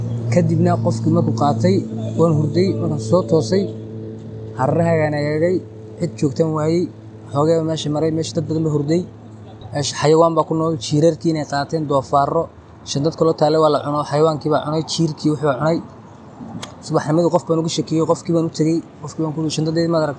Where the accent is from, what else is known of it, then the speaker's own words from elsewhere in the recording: Somalia; English is a second language; moved away; I come from Somalia, 2011. I arrived for the first time in Switzerland. I think first 6 years I lived there.